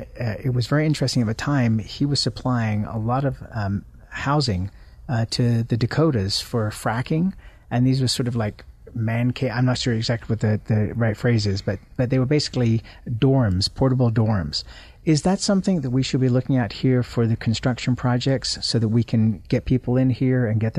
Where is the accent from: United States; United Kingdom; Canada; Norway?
United Kingdom; England; moved away; I came from England, which was a different education system.